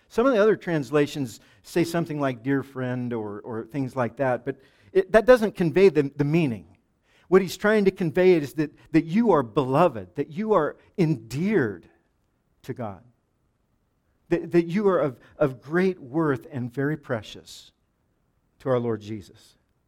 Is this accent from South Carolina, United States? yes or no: no; Oregon, United States; I was born in Oregon. I love Oregon. I hope I die in Oregon. I'm just an Oregonian in every way.